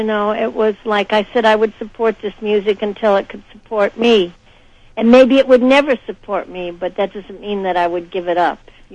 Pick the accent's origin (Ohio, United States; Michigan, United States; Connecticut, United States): Michigan, United States; Detroit; they really put me through the mill when I was growing up in Detroit.